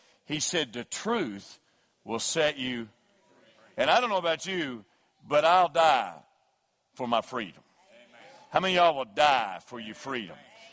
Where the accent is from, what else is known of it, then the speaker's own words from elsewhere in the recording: Kentucky, United States; and we're from Kentucky. So this is the way we do it.